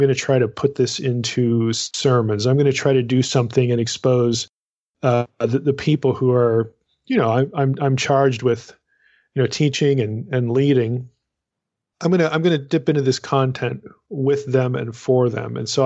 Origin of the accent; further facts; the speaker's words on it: Lebanon, Pennsylvania, United States; I grew up in Lebanon. I grew up just a few miles from that school.